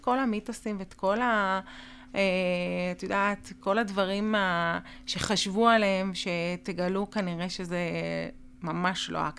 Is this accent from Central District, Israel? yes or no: no; Jerusalem District, Israel; אני במקור מאזור ירושלים